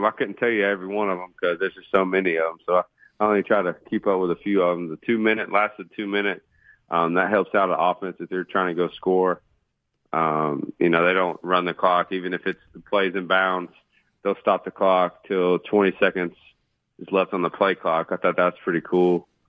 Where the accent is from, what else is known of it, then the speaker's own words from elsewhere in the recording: Gulf Shores, Alabama, United States; Pensacola when people ask me out here, so they kind of figure out where I'm from, so. What part? But I grew up in Gulf Shores, Alabama.